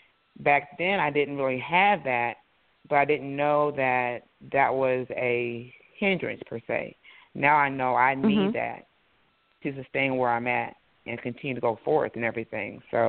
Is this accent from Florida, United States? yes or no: no; Eolia, Missouri, United States; I'm from a small town called Eolia, Missouri. 400 people were there when I was growing up.